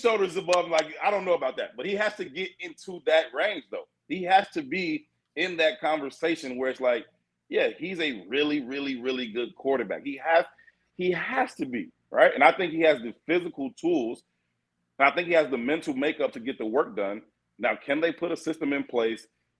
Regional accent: Chicago, Illinois, United States; But I'm born and raised in the South Side, so I wear Sox hats whenever I want.

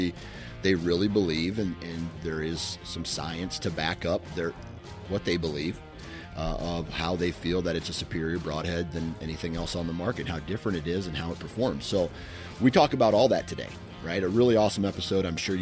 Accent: Iowa, United States; I tell you what, we have a period of time in Iowa. I'm from Eastern Iowa.

